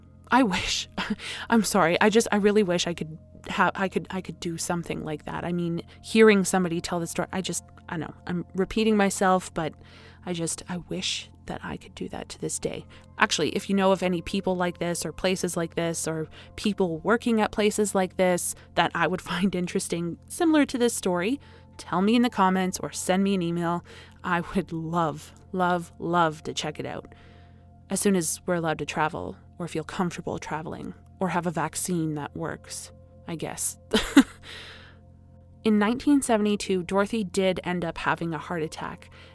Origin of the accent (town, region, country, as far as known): Canada